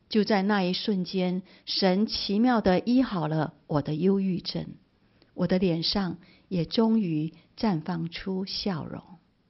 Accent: Taiwan; 台湾虽然是我的故乡，但因为父亲过世带来的阴影，那里成为一个我很难面对的伤心地。

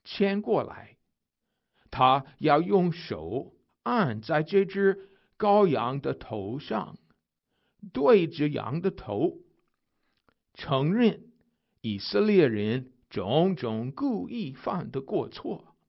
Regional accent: United States; Chinese is a second language; 身为美国人的我，23岁的时候才开始学中文的。

